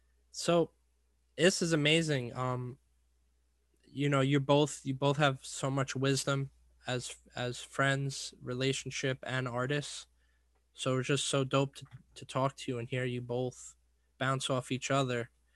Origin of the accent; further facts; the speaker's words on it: New York City, New York, United States; we're from the Big Apple, you know, there's plenty of pizza for all of us